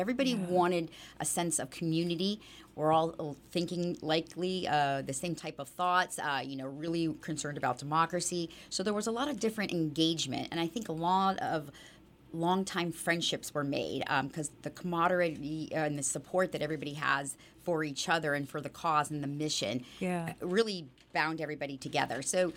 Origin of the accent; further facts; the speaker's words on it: Bethlehem, Pennsylvania, United States; My parents came here in 1968, I was born in here. I have three brothers and two sisters, and we grew up here in the Lehigh Valley, attended Bethlehem schools